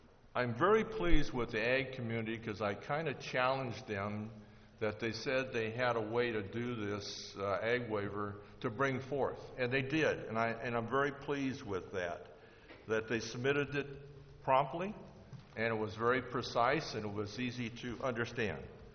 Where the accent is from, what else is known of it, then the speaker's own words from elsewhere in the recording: Salinas, California, United States; I'm really concerned because I'm from the Salinas area.